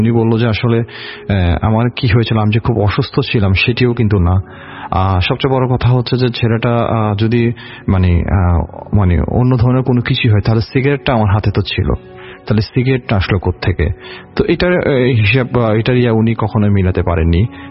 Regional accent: Panchagarh, Rangpur Division, Bangladesh; অনেকে আবার বলবে যে আমার চট্টগ্রামে থাকে বা পঞ্চগড়, কেন আমাদের বাড়ি পঞ্চগড়ে বাট আমার সেরিয়াল হয়েছে চট্টগ্রামে।

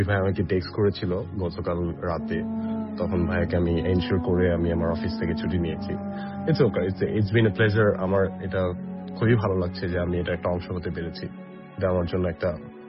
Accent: Dhaka, Dhaka Division, Bangladesh; moved away as an adult; now in Toronto, Canada; আমি ঢাকা থেকে অ্যাকচুয়ালি, আমি ছোট থেকে বড় হয়েছি ঢাকায়। আমি টরন্টো এসেছি 2023 তে অ্যাজ এ স্টুডেন্ট

